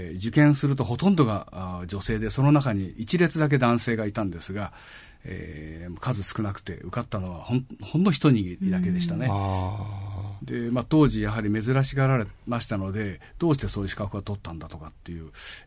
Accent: Shizuoka, Japan; 地元の静岡

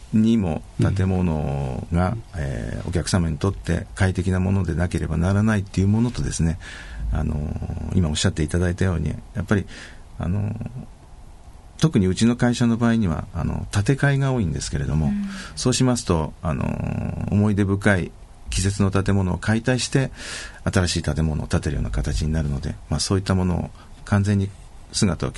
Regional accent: Shizuoka, Japan; まあ二人とも静岡の出身なんですが、まずその妻も東京で仕事してまして。

